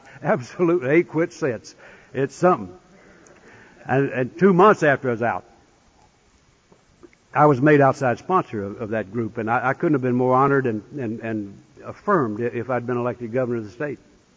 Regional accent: North Carolina, United States; I'm a guy from North Carolina that's in prison in Michigan. I'm coming back.

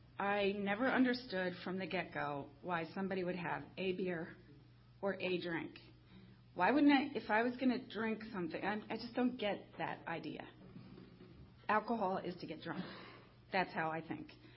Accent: Hatfield, Pennsylvania, United States; So I am actually from Pennsylvania originally. I grew up in Hatfield, Lansdale area, and then my parents, well, my parents are divorced, but my mom moved to Quakertown.

